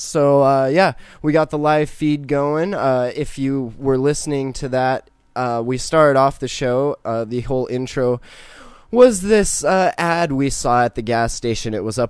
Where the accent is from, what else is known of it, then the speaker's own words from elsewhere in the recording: California, United States; Well, I'm from California, and when I think of public transportation, I think of a stinky bus filled with beep, which is why I moved here